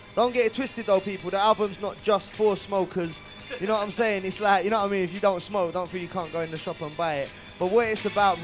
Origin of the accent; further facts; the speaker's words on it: Ireland; I'm Irish. It's like Tourette's for me, you get me?